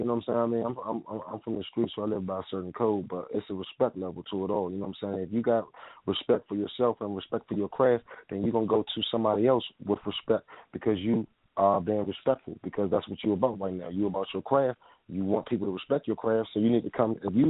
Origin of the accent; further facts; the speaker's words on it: Washington, District of Columbia, United States; Well, around here, I mean, first and foremost, I'm from Washington, D.C., man, D.C., uptown.